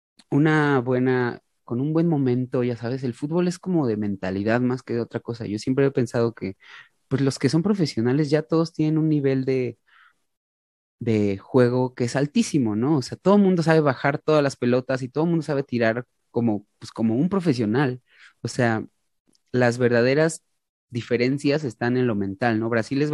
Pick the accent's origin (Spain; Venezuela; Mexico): Mexico; yo siempre, bueno, como mexicano, ¿no? Así como parte de la sociedad. Y yo quiero creer que México es un país grandioso